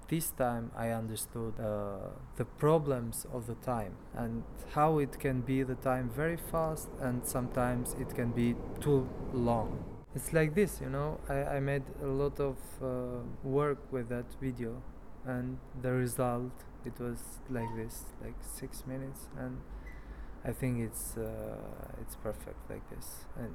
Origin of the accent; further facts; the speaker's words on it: Albania; from Albania. I live in Tirana.